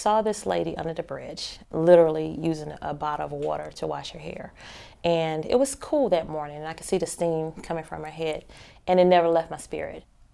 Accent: Atlanta, Georgia, United States; You First was birthed in Atlanta, Georgia. That's my hometown, born and raised.

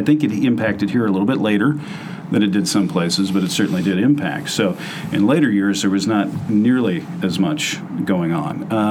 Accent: Danville, Illinois, United States; So I grew up in Danville, Illinois, spent the first 20 years or so of my life there, and came to Illinois State as a transfer student, as a junior

